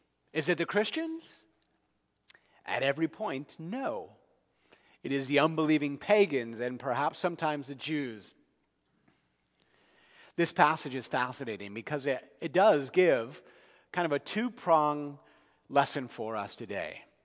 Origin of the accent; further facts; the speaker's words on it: New Jersey, United States; Growing up in New Jersey, there are not many people that bow down or sacrifice to or prostrate before any kind of idol.